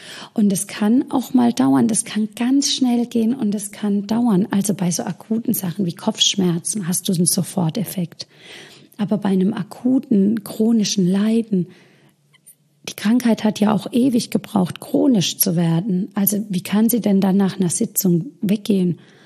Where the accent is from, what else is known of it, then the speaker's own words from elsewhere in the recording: Karlsruhe, Baden-Württemberg, Germany; Vor Ort findest du mich hier in meiner Heimat im wunderschönen Karlsruhe